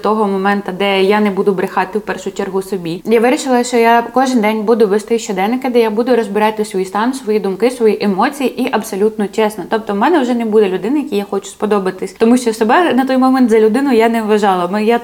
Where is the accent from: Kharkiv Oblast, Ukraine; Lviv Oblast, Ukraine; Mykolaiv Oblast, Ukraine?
Mykolaiv Oblast, Ukraine; Mykolaiv; Ми з Миколаєва багато з ким роз'їхались